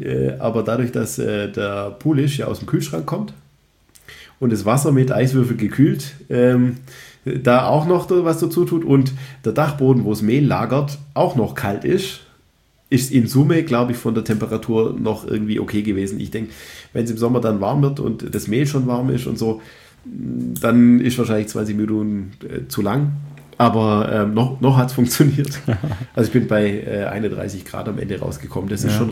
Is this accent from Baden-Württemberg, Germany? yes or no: yes; Baden-Württemberg, Germany; Ich bin jetzt quasi, wie als Schwabe